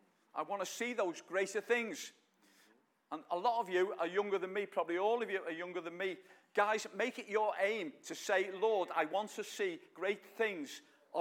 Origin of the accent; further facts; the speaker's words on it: United Kingdom; And we're British, we're a bit like that.